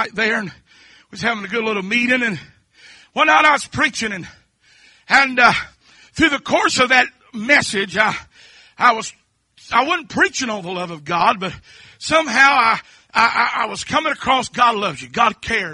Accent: Kentucky, United States; maybe it's because I'm from Kentucky, I don't know.

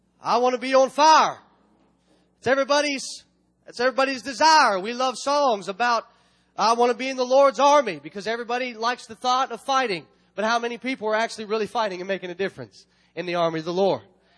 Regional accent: United States; I thank God that I'm American.

